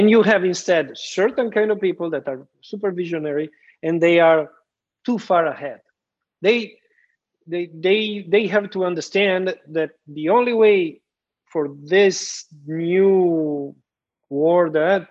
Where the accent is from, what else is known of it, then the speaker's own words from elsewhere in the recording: Italy; accent: Italian; English is a second language; probably they couldn't stand my Italian accent anymore.